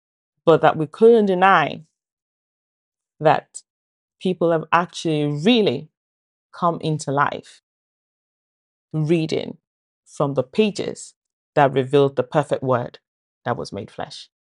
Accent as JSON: {"language": "English", "country": "Nigeria", "tie": "born or raised there", "said": "I grew up in Nigeria. And I tell you, we're quite religious where I am from. I lived a life of church, home, church, home."}